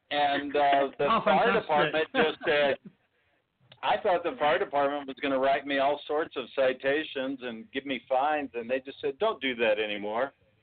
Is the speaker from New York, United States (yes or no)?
no; Texas, United States; I grew up near Dallas